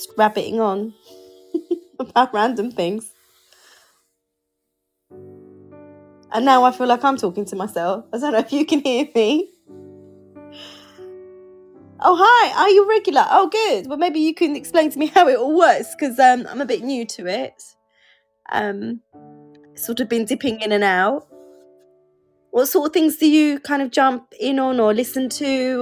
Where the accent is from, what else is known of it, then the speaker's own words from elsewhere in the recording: London, United Kingdom; I'm from North, so I have a bit of a slightly different accent. And when you listen to our host, he's East London.